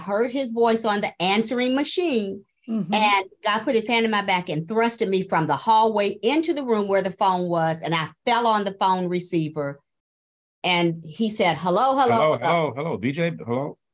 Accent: Louisville, Kentucky, United States; I think one of the most unique things about my path is that I came from Louisville, Kentucky

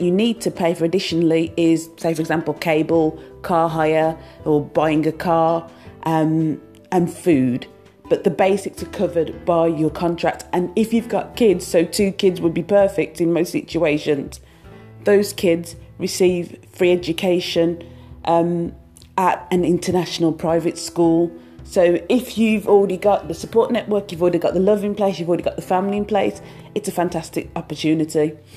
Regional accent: United Kingdom; I'm a British teacher from the UK, moving to an international school, living around or working with fellow Brits.

